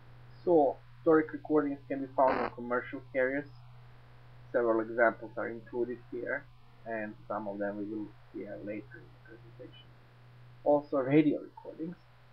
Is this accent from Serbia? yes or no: yes; Serbia; also born or lived in Croatia; Since I'm originally from Serbia and I'm actually born in Croatia